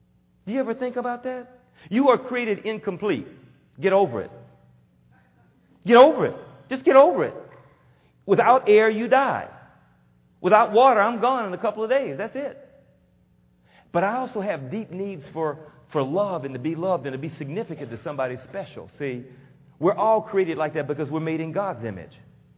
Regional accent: Houston, Texas, United States; Man, I grew up in Third Ward. I mean, the most skiing I did was tripping down the bayou or something.

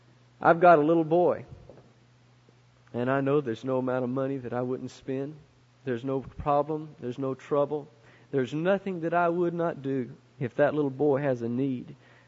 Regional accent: West Palm Beach, Florida, United States; I'm from West Palm Beach

